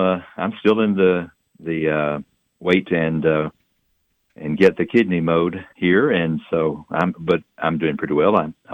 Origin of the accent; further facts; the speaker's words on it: Childersburg, Alabama, United States; I went back home to Sylacauga, Alabama, in Talladega County. I grew up in Childersburg, which is just outside of Sylacauga.